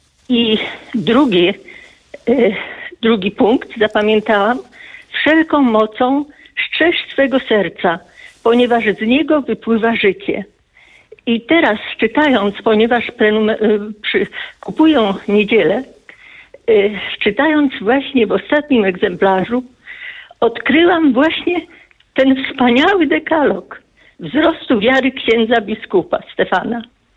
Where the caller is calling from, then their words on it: Skierniewice, Łódź Voivodeship, Poland; Jestem ze Skierniewic.